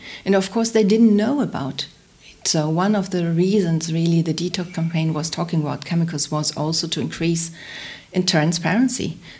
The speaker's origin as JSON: {"language": "English", "region": "Hamburg", "country": "Germany", "tie": "born or raised there", "said": "I grew up in Hamburg. So, but I did a lot of traveling."}